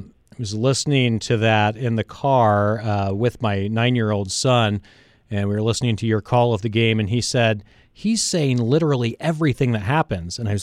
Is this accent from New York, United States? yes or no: no; Indiana, United States; I come from Indiana